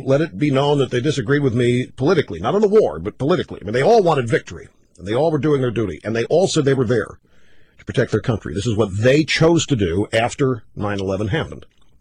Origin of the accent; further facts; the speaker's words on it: United States; And I wanted to go tell them, personally, as an American, how small and of a minority those thoughts about them were.